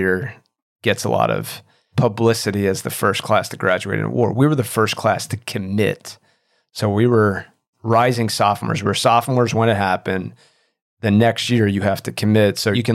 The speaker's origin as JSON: {"language": "English", "town": "Philadelphia", "region": "Pennsylvania", "country": "United States", "tie": "born or raised there", "also_born_or_lived": "New Jersey", "said": "were very early on the two plebes from Jersey. Although in any other circle, I claim Philadelphia as my hometown."}